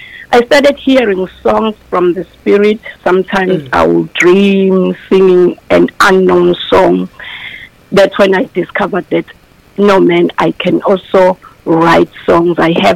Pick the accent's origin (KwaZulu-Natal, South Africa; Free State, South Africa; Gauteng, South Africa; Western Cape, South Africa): KwaZulu-Natal, South Africa; Empangeni; English is a second language; Well, it all began at church in my hometown, Empangeni, where I was born.